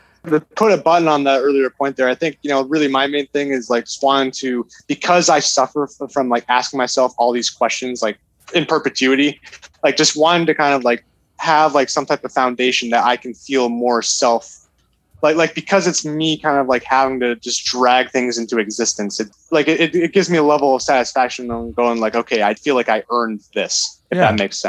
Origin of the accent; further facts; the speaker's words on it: Massachusetts, United States; I mean, I'm from the Massachusetts, so, you know, Boston, you know, wherever